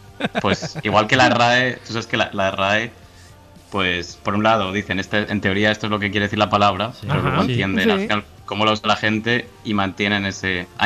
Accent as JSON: {"language": "Spanish", "town": "Madrid", "region": "Community of Madrid", "country": "Spain", "tie": "born there", "said": "Nací en Madrid."}